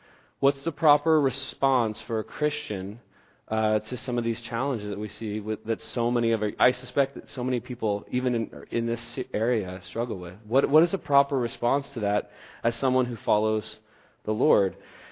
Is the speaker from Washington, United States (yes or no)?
no; Eugene, Oregon, United States; an article published on March 9th of this year in the Register Guard, my hometown newspaper in Eugene